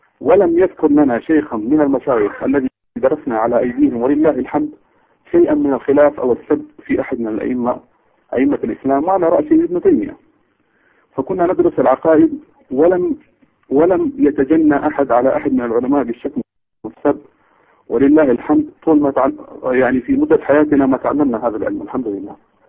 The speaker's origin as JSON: {"language": "Arabic", "country": "Egypt", "moved": "yes", "lives_now": "London, United Kingdom", "said": "لا أنا من مصر، من مصر لكن مقيم في لندن."}